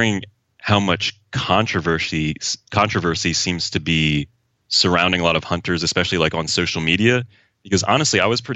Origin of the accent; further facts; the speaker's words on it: Pennsylvania, United States; And I'm from Pennsylvania, like southeastern Pennsylvania, an hour outside of Philadelphia, kind of in the middle of nowhere, but Philly's the closest city.